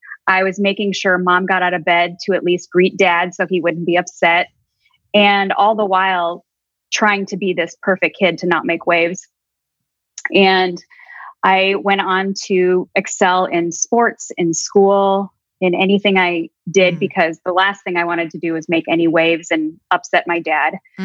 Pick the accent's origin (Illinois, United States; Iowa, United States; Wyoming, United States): Illinois, United States; Chicago; So I was born and raised in the Midwest, Chicago.